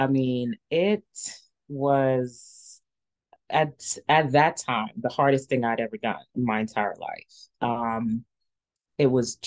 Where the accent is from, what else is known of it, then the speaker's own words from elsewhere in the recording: New York City, New York, United States; And I grew up in Queens, New York.